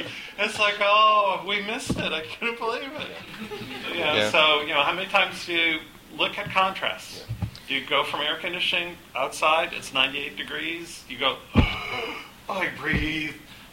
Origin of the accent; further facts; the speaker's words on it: Orlando, Florida, United States; I'm from Orlando, Florida.